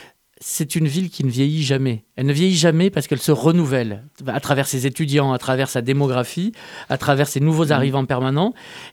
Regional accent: Montpellier, Occitanie, France; Et ce qui caractérise mon rapport à Montpellier, moi, je suis un Montpelliérain très urbain. C'est-à-dire oui. Que vraiment, c'est le centre-ville. Je passe ma vie au centre-ville. Je travaille dans le centre-ville.

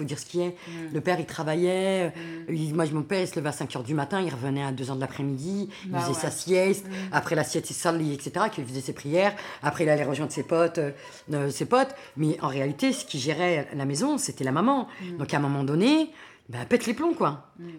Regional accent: Algeria; moved away as an adult; now in France; il y avait deux choses que je me suis dit quand je suis partie d'Algérie.

